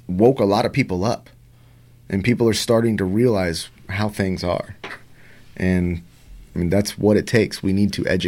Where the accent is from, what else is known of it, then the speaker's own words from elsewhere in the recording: Texas, United States; I'm from Texas.